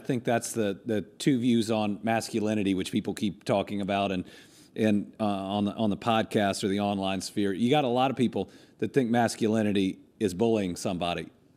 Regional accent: Kentucky, United States; You know, I'm from Kentucky, you're from Indiana.

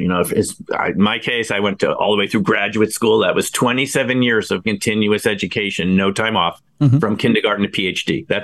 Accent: New York, United States; And keep in mind, I grew up near the Hudson Valley.

